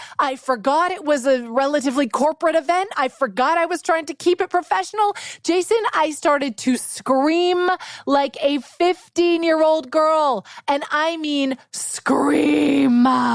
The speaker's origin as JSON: {"language": "English", "town": "Vancouver", "region": "British Columbia", "country": "Canada", "tie": "born or raised there", "said": "As a kid, I grew up in Vancouver."}